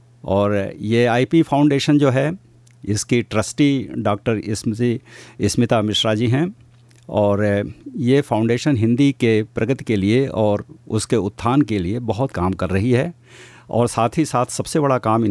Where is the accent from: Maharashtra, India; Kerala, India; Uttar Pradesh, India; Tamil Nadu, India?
Uttar Pradesh, India; Varanasi; also born or lived in Prayagraj; और मैं भारत के उत्तर प्रदेश के वाराणसी ज़िले का रहने वाला हूँ। हमारी शिक्षा दीक्षा प्रयाग में हुई है